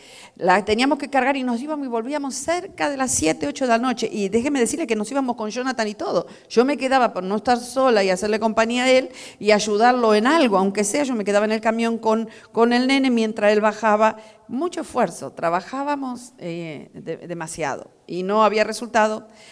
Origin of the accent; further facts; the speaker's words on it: Argentina; yo también vine de Argentina, pasando necesidad en Argentina.